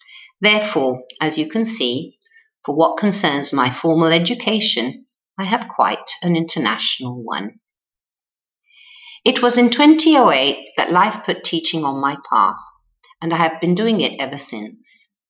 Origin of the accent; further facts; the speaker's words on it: England, United Kingdom; But since I grew up in England and went to school there, no one was able to say my name correctly.